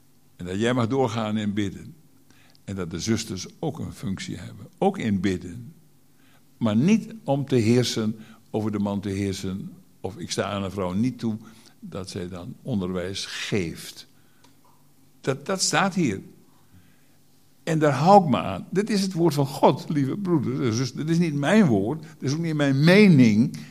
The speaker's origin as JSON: {"language": "Dutch", "town": "Schildwolde", "region": "Groningen", "country": "Netherlands", "tie": "born or raised there", "said": "Ik had ook wel Schildwolde willen zeggen waar ik opgegroeid ben."}